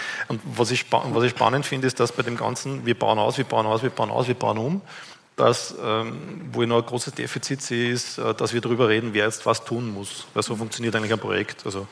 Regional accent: Lower Austria, Austria; ich komme aus Niederösterreich, in meiner Gemeinde bräuchte ich 2 Parkplätze.

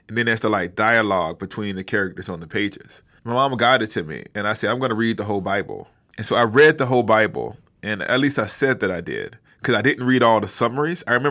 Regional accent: Huntsville, Alabama, United States; No, I grew up in Huntsville, Alabama. Alabama, stand up for the Alabama listeners. I grew up in an all-black neighborhood, all-black church.

